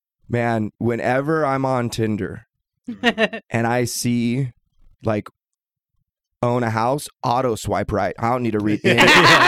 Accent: Portland, United States; now in Boise, United States; And I should know, I'm from Portland. I came from Portland 5 years ago.

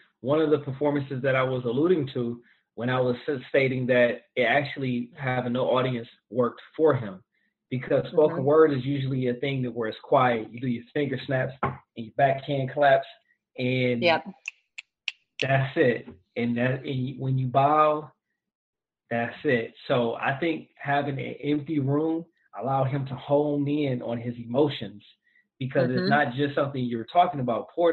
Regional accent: Detroit, Michigan, United States; Like, I'm an East cat. Like, I'm from Detroit

